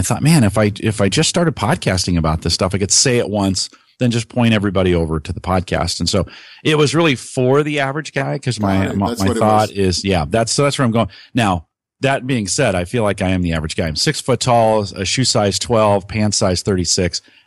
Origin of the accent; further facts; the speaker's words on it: Los Gatos, California, United States; and I grew up in the South Bay near Los Gatos.